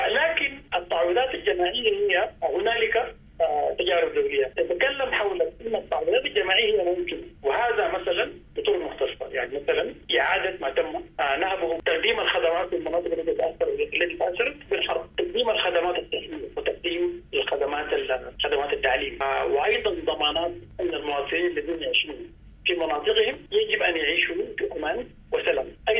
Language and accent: Arabic; Sudan; نحن كسودانيين محتاجين هو نضمن ان العداله الانتقاليه سوف تؤدي الى منع ما يمكن ان يحدث مستقبلا من انتهاكات